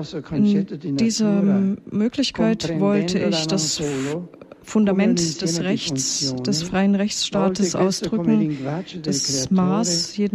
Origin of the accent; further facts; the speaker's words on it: Germany; diese intensiven und wunderbaren Tage, die ich in meinem Heimatland verbracht habe, noch einmal zu durchlaufen. Ich habe Deutschland von Osten nach Westen durchquert.